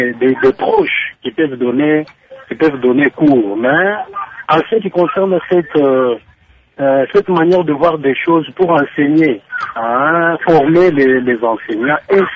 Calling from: Kolwezi, Lualaba, DR Congo; Comme ici chez nous à Kolwezi, dans les Lualaba

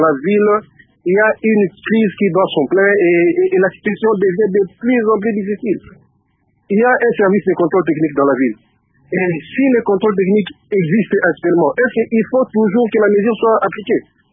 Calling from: Kinshasa, DR Congo; Et les chauffeurs qui conduisent ces véhicules aujourd'hui chez nous à Kinshasa, c'est eux les problèmes

